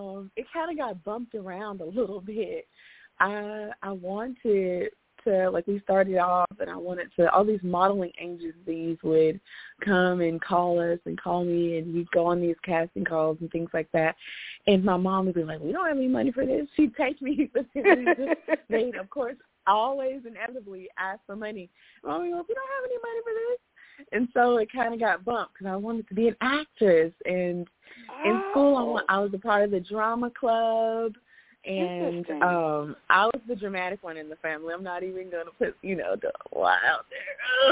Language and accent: English; Memphis, Tennessee, United States; I grew up in Memphis, Tennessee, actually.